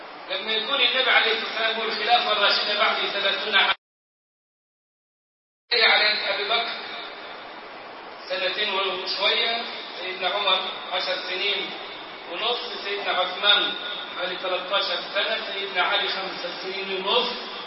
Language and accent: Arabic; Egypt; اللي كان عندنا في مصر